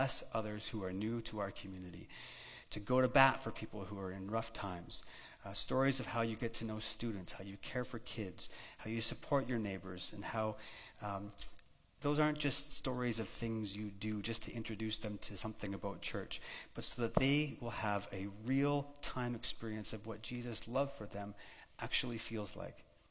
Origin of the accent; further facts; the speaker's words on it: Ontario, Canada; not so far from where I grew up in Ontario. In the Niagara region, there are really well-known vineyards and great winemaking.